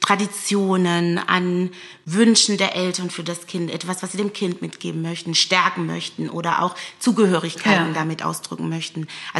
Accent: Baden-Württemberg, Germany; Also ich komme aus dem Schwäbischen

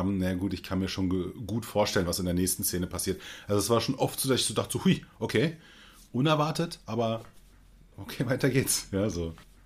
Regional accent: Berlin, Germany; bin ich dann halt natürlich als alter Berliner, ja, ist ja meine Geburtsstadt.

